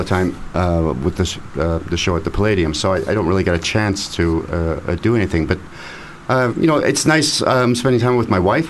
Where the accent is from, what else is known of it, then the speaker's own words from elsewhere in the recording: Kilmarnock, Scotland, United Kingdom; born there; I was born in Scotland. I was born in Kilmarnock, so I have still a lot of family there, and I love Scotland.